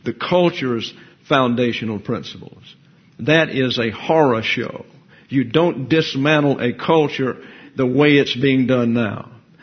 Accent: Alabama, United States; moved away; I'm from Lower Alabama, and I had to work on that. When I first came here, people could not understand what I was saying.

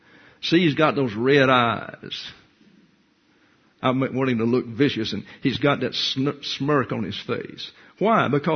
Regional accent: the South, United States; now in St. Louis, United States; I never seen anything like it. And I'm from the South. I came up here as a church every block.

